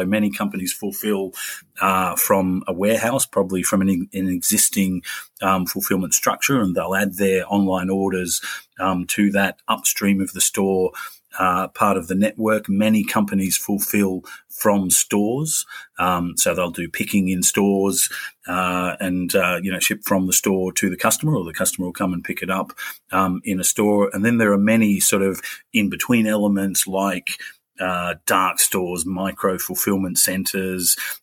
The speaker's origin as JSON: {"language": "English", "country": "Australia", "moved": "as an adult", "lives_now": "United Kingdom", "said": "I am originally Australian"}